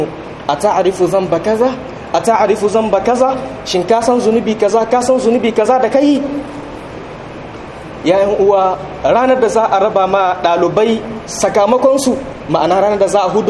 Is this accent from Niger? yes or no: yes; Niamey, Niger; في مدينتنا نيامي، وفي بلدنا النيجر، وفي قارتنا أفريقيا